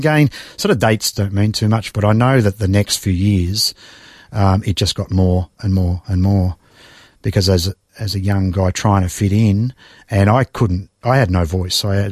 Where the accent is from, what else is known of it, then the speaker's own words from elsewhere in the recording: Mulgrave, Victoria, Australia; Spent the first 15 years in Mulgrave.